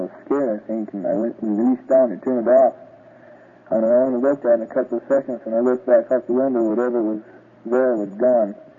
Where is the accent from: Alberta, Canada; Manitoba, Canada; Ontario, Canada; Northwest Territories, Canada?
Alberta, Canada; from Taborn in Alberta.